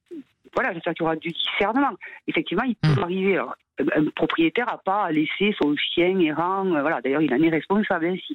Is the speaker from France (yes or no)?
yes; Occitanie, France; je suis de l'Aveyron. Non, l'Aveyron, c'est connu pour la bonne bouffe, pour le bien vivre.